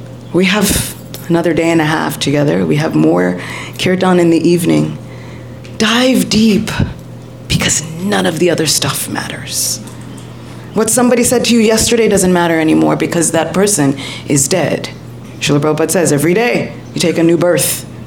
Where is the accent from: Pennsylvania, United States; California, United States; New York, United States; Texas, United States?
New York, United States; New York City; I'm a New Yorker. Just going to preface this with I'm a New Yorker